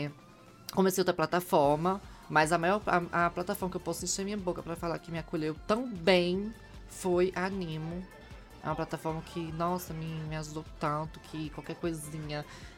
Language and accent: Portuguese; Caruaru, Pernambuco, Brazil; also born or lived in Recife; Porque lá onde eu morava, que eu sou de Caruaru, Pernambuco, morei um tempo em Recife depois e tal.